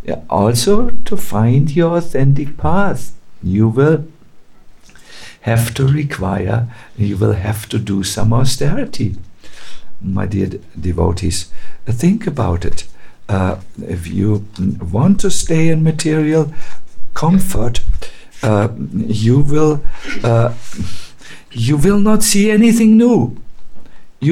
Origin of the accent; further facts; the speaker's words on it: North Germany, Germany; I'm from North Germany, no problem.